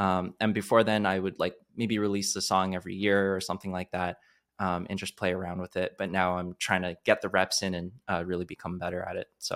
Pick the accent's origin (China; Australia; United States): China; Basically, I grew up in China